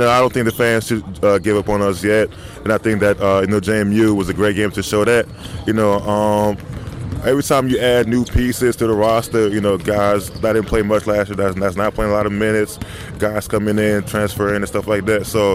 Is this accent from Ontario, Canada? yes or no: no; Quebec, Canada; Growing up in Canada, hockey's always going to be throwing your face and stuff like that.